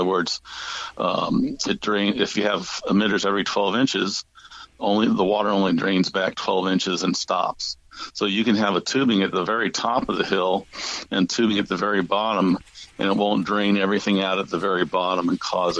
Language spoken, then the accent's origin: English; St. Louis, Missouri, United States; But I grew up in St. Louis, Missouri, and we got 2 to 4 to 6 week droughts.